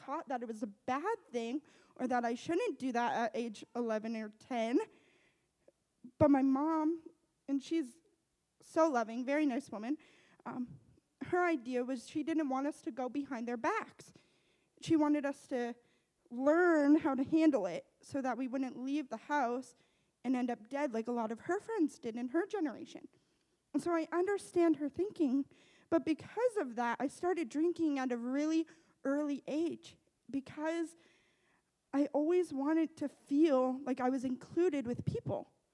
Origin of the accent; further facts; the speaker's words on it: Middleton, Nova Scotia, Canada; I'm from the East Coast. I'm from Middleton, Nova Scotia. Most of you probably don't know where that is, but Truman does because we grew up together. So that's the only fun part. So Middleton, Nova Scotia is very small, very remote. It's a big country area.